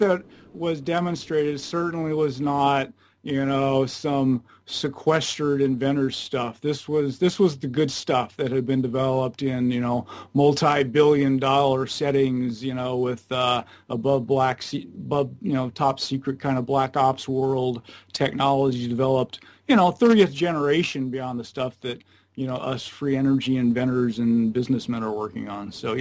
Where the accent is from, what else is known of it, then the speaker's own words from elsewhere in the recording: Ventura, California, United States; we ended up in my hometown of Ventura, California